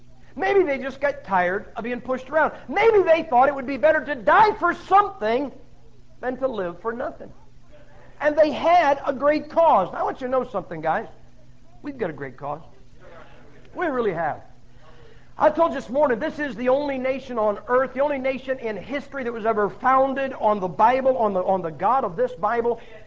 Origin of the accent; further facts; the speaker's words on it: United States; I am an American, guys. I really am.